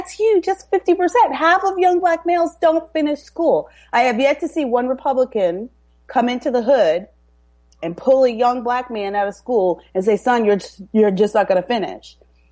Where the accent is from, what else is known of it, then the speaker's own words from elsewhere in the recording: Canada; I'm Canadian too.